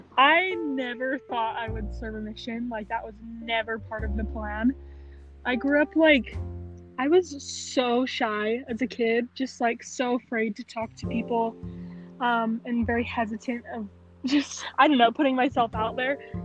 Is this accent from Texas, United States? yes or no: no; American Fork, Utah, United States; now in Provo, United States; I grew up in American Fork, Utah. I live in Provo now, just going to school at BYU.